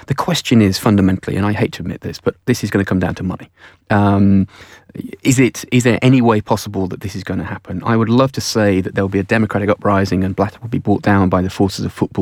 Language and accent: English; Birmingham, West Midlands, United Kingdom; I grew up in Birmingham